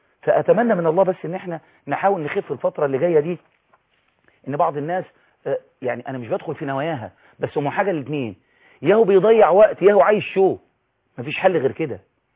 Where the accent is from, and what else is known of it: Egypt